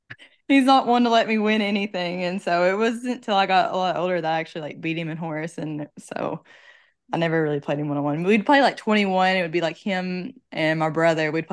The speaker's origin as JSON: {"language": "English", "town": "Hazard", "region": "Kentucky", "country": "United States", "tie": "born there", "said": "Basically, when I was born in Hazard"}